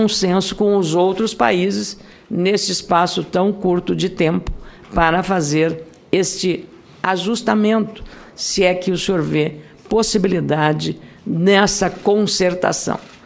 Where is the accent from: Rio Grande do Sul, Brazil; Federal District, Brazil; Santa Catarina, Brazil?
Rio Grande do Sul, Brazil; Lagoa Vermelha; se o senhor estiver na minha terra, Lagoa Vermelha, que fica em Campos de Cima da Serra, no nordeste do Rio Grande do Sul